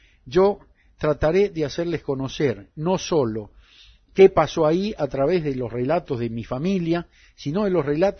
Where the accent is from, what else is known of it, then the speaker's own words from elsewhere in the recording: Buenos Aires, Argentina; Yo he sido educado como argentino y como tal amo profundamente el tango. El tango, como ustedes saben, es la música nacional de los porteños, que somos los nacidos en la ciudad de Buenos Aires.